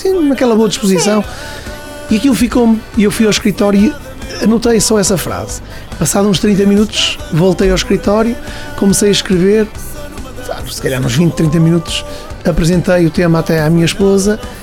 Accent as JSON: {"language": "Portuguese", "town": "Braga", "region": "Norte", "country": "Portugal", "said": "Porque quem não sabe, eu sou da zona da região de Braga."}